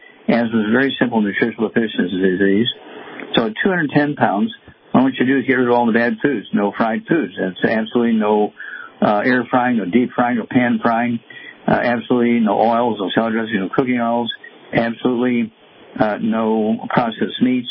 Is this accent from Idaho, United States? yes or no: no; Missouri, United States; And, Chuck, let's go to Missouri, my home state, and let's see here, William.